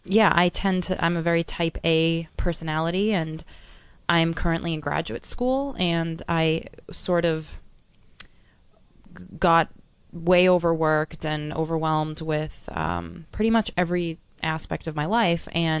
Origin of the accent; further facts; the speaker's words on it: Boston, Massachusetts, United States; my family, I'm originally from Boston, but they were coming down to New York